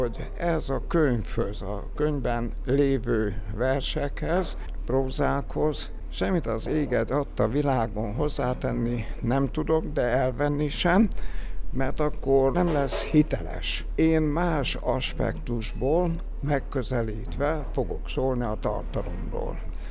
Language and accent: Hungarian; Püspökladány, Hajdú-Bihar, Hungary; born there; Püspökladány a szülővárosom